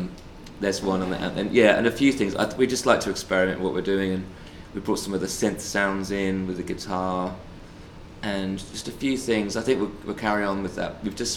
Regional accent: Southampton, South East England, United Kingdom; So yeah, we're from Southampton, and more and more, that's something that we've been more and more proud of, and our city is changing

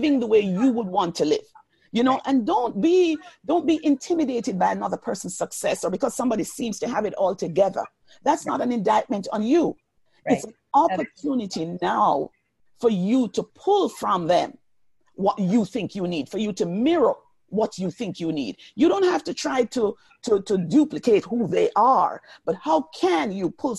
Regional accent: Jamaica; because I lived in the islands. I'm Jamaican, in case you missed it. I lived in the islands.

